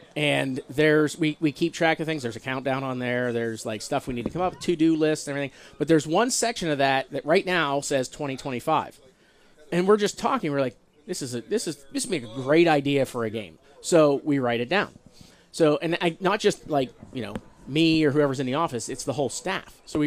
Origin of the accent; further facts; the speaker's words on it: Altoona, Pennsylvania, United States; also born or lived in State College; Yeah, well, I was born in State College and grew up in Altoona.